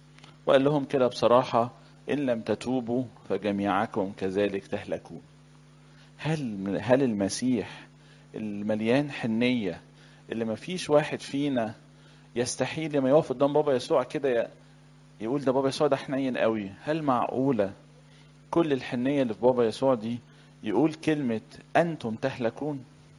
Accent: Upper Egypt, Egypt; أنا راجل صعيدي يعني،

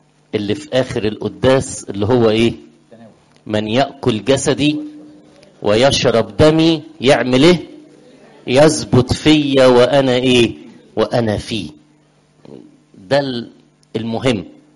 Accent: Upper Egypt, Egypt; أنا فاكر زمان، أنا صعيدي يعني، ففي الصعيد كان أبونا يقول لنا

